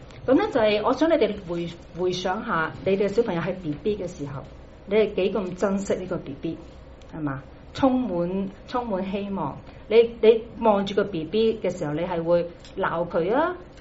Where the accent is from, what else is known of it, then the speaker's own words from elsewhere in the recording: Guangdong, China; 我哋廣東人話咧，你趌下條尾都知道你想做乜嘢。